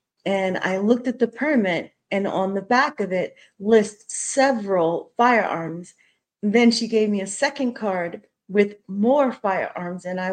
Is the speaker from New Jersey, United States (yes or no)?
yes; New Jersey, United States; now in New York, United States; I'm from South Jersey, but I still, I didn't start any of this hunting stuff or firearms until I was in New York already.